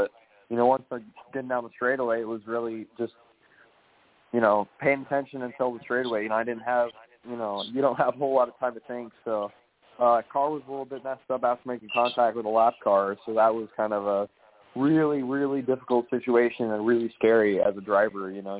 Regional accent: Las Vegas, Nevada, United States; That's my house. That's where I, you know, run a lot, and it's my hometown.

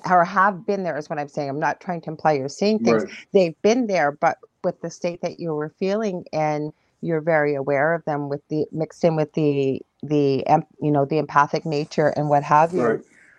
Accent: Canada; I'm from Canada.

